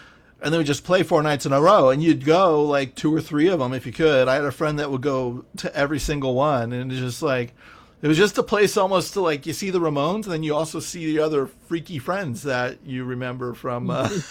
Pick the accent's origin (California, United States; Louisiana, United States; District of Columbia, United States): California, United States; moved away; Yeah, I grew up in the Bay Area, and I never saw